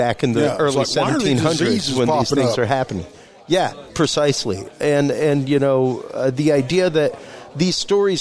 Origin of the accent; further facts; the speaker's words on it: Louisiana, United States; I'm Cajun, we have the Rougerou, man.